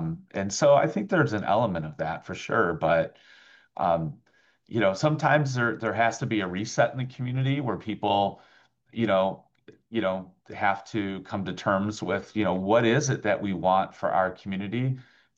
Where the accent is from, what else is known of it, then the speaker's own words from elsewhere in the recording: Toledo, Ohio, United States; You know, I grew up in Point Place